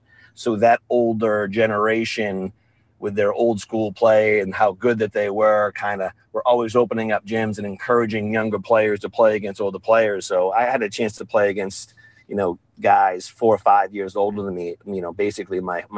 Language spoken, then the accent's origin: English; Rumford, Maine, United States; growing up in Rumford and being lucky enough for that community to have a lot of success in basketball.